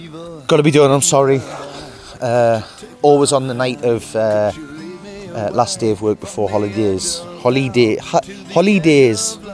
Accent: Hexham, North East England, United Kingdom; because I come from that neck of the woods. I'm originally from Hexham in Northumberland, which is a beautiful market town.

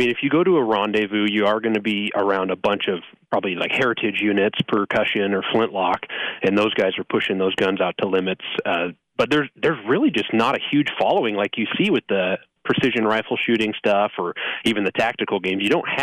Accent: Idaho, United States; No, I'm from Idaho originally and have kind of found my way out here to the beautiful northeast corner of Oregon where we're located and settled here.

